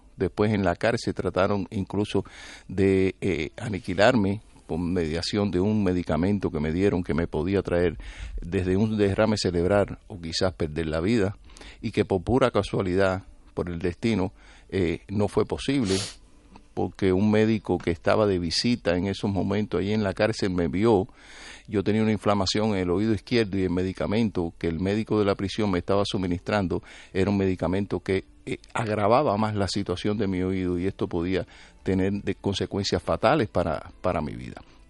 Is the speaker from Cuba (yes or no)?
yes; Cuba; now in United States; Yo lo que sí sé es que me costó mucho trabajo después salir de Cuba. Yo no salí de Cuba por el aeropuerto. Yo no llegué a Miami en un vuelo directo de La Habana.